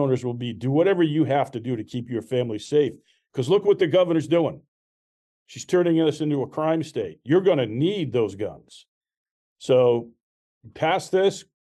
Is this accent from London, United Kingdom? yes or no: no; Scotland, United Kingdom; I'm Scottish. We like those kind of challenges.